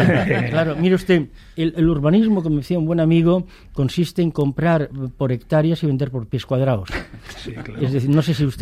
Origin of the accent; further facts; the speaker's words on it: Madrid, Community of Madrid, Spain; Es decir, yo que soy de Madrid envidio profundamente la Barcelona